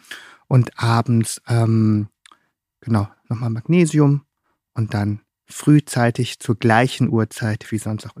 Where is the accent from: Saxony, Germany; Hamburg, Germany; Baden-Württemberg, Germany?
Hamburg, Germany; kenne ich als Hamburger nicht.